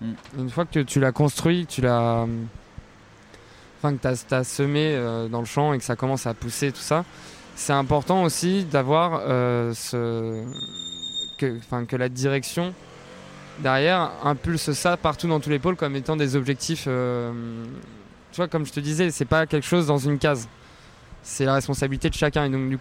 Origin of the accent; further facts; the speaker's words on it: Normandy, France; Ouais, je suis normand.